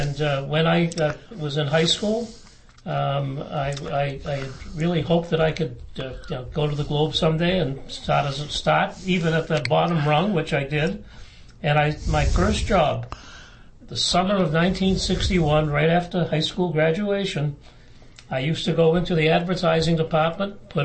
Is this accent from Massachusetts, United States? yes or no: yes; Milton, Massachusetts, United States; also born or lived in Dorchester, United States; Well, it goes way back to my childhood, growing up in Dorchester, Massachusetts. The family was together, my parents, my grandparents, before we eventually moved to Milton, where I really grew up.